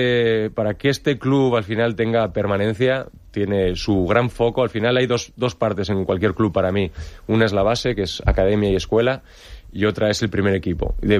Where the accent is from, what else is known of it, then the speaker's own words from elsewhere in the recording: San Sebastián, Basque Country, Spain; now in Villajoyosa, Spain; Yo, que soy de San Sebastián, del norte, había jugado aquí contra la Vila cuando yo era jugador